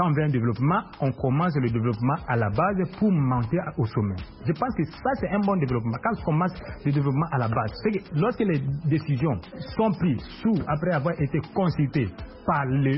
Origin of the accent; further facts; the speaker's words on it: DR Congo; chez moi, en RDC